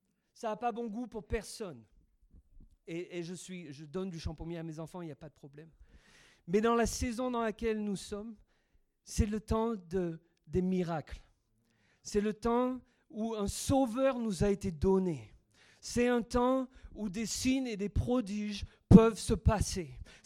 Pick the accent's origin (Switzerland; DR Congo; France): France; Montélimar, Auvergne-Rhône-Alpes; born there; also born or lived in Cyprus; Je suis né à Montélimar, il y a 25 ans. Et un peu plus.